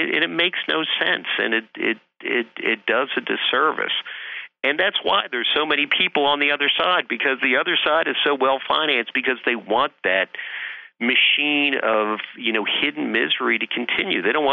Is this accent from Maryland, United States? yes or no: yes; Baltimore, Maryland, United States; But there are a lot of kids in the inner city, and I'm from Baltimore.